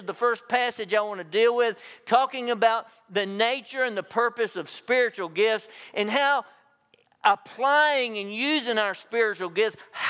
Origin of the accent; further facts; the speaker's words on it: Georgia, United States; I am from Georgia, for all you who think I'm from Boston, I'm not. I'm from Georgia, okay?